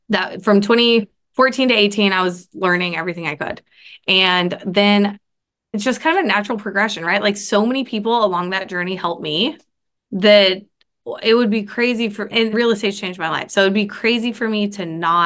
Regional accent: Austin, Texas, United States; I grew up in Austin, Texas. I graduated from college there.

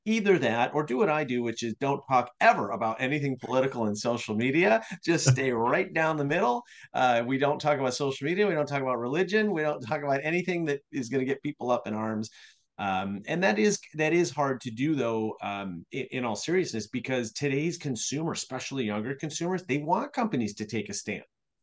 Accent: Chicago, Illinois, United States; And I'm from Chicago, and I had to learn pretty quickly. I mean, I know this growing up in Chicago

